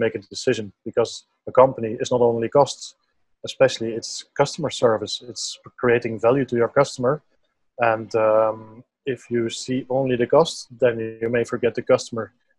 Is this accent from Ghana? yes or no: no; Belgium; English is a second language; moved away as an adult; now in Mauritius; I come originally from Belgium, and I have a master in sciences. And I live currently in Mauritius, or at least for the last 2.5 years.